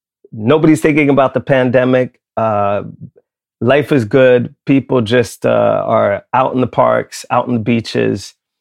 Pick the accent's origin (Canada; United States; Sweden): Sweden; Lund, Skåne; I grew up in Lund in Sweden. I was one of only three kids of color in my entire school for my first 6 years of school.